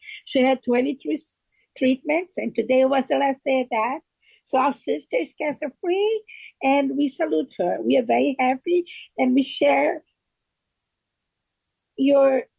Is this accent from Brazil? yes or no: yes; Brazil; English is a second language; now in New York City, United States; I'm a teacher here in New York City, like Companheira Lucy. I'm from Brazil.